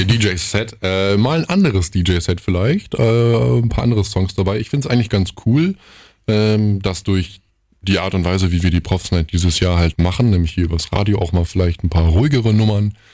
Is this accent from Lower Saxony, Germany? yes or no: yes; Delmenhorst, Lower Saxony, Germany; now in Wilhelmshaven, Germany; Ich musste ja leider feststellen, dass meine Heimatstadt Delmenhorst jetzt auch Risikogebiet ist.